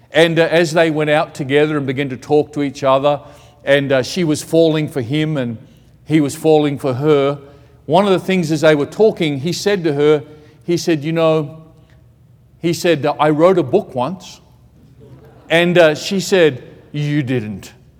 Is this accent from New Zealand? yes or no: no; Australia; now in Thailand; I'm Australian, but I'm serving in Thailand. People get confused about that. But in Australia, where I grew up and really was up until about 4 years ago